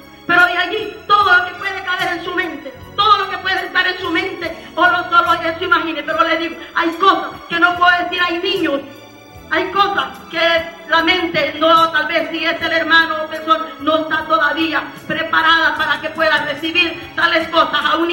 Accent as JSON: {"language": "Spanish", "country": "El Salvador", "tie": "born or raised there", "moved": "as an adult", "said": "Aleluya, soy del Salvador, bendito sea su nombre para siempre, aleluya. Y me crié allá por una isla"}